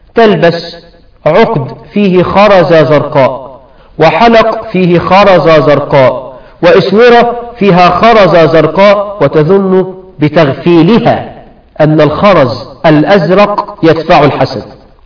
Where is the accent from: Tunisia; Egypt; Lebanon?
Egypt; عندنا في الريف في مصر وفي المناطق الشعبية